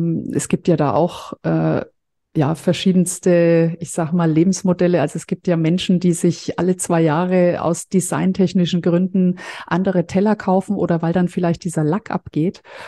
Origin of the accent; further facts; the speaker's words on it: Bavaria, Germany; Also ich bin aus Franken, aus Mittelfranken, aber es ist so circa eine Stunde von hier weg, Weiden.